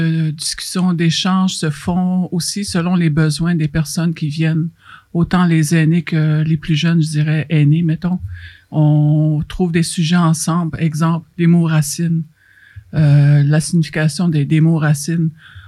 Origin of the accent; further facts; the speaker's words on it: Mashteuiatsh, Quebec, Canada; born there; first language Cree; French is a second language; Vous savez que pour moi, personnellement, ma première langue, c'est le cri. Mais en étant né ici à Meshteuiatz